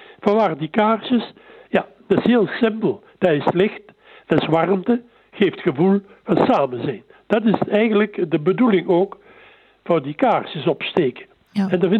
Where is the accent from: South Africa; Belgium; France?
France; Dutch is a second language; Maar bij ons in Frankrijk en overal, de meeste landen, is het vrij.